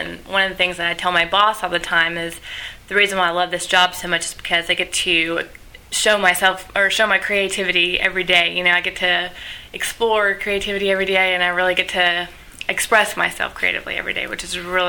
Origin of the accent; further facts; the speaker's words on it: Memphis, Tennessee, United States; born and raised in Memphis, and started out actually at Varsity Spirit Corporation.